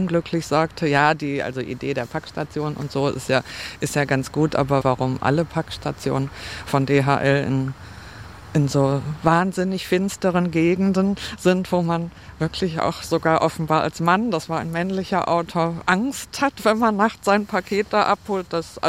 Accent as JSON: {"language": "German", "region": "North Rhine-Westphalia", "country": "Germany", "tie": "born or raised there", "said": "Ich bin aufgewachsen im Ruhrgebiet, in so einer Stadt, die irgendwie, also viel zu groß ist, kein Dorf, ist aber auch keine Großstadt, ist irgendwie so was Komisches dazwischen."}